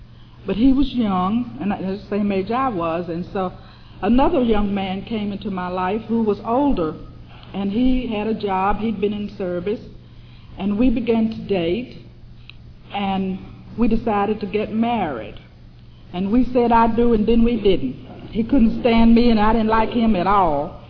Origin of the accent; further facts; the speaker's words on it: Salem, United States; I grew up in Salem, and what I share with you today is the results of many fourth step inventories.